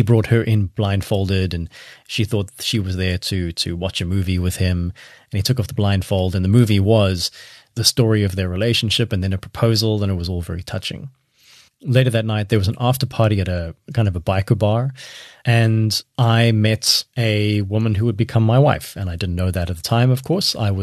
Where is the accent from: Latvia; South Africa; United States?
South Africa; Cape Town, Western Cape; moved away as an adult; now in Barcelona, Spain; I came from Cape Town. I moved to Barcelona for work.